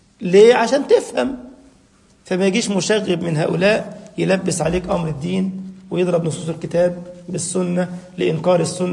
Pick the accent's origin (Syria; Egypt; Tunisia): Egypt; أو الله يقول لك بالنص عندنا في مصر دول بتوع فقه الحمامات